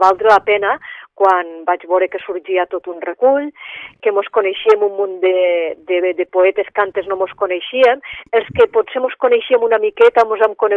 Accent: Tortosa, Catalonia, Spain; also born or lived in Girona; now in Tarragona, Spain; jo vaig néixer a Girona, perquè fa tota la família materna és d'allí de Girona, no? El que passa és que en mesets ja em van portar cap a Tortosa, és a dir, que pràcticament sóc filla de Tortosa.

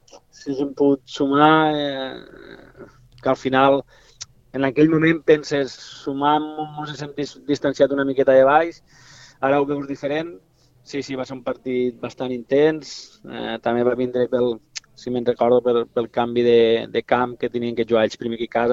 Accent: Catalonia, Spain; que tots som de les Terres de l'Ebre

